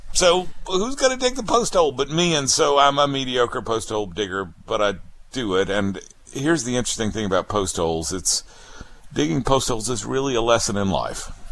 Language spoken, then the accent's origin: English; Mississippi, United States; also born or lived in Alabama; I'll have to say I come from Mississippi and Alabama.